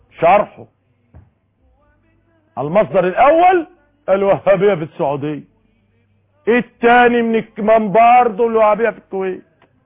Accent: Egypt; ما احنا كلنا مصريين وكلنا عارفين بعض

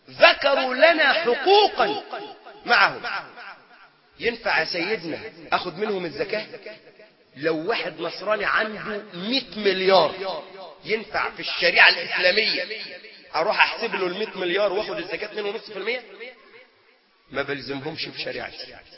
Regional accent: Egypt; احنا في عندنا في مصر قوانين فرنسية

